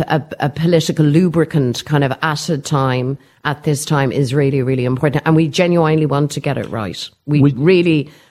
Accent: Ireland; for us as Irish Republicans, for people who are committed to Irish reunification

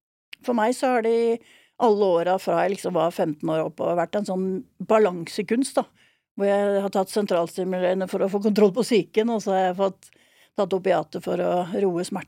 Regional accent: Drøbak, Akershus, Norway; also born or lived in Miami, United States; så jeg har jo hatt halve barndommen min i Drøbak, og halvparten i Miami på en måte, da, hos pappa og hans nye familie.

